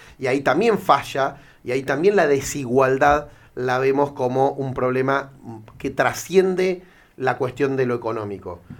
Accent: Argentina; Somos todos argentinos y argentinas

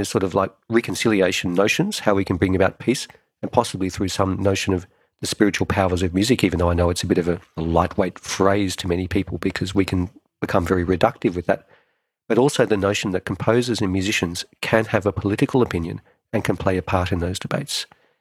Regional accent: Australia; because I don't have an accent. I was brought up in Australia.

